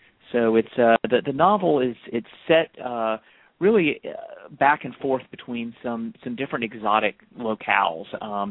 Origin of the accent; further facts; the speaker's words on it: Atlanta, Georgia, United States; I'm in New York today. I'm actually from Atlanta.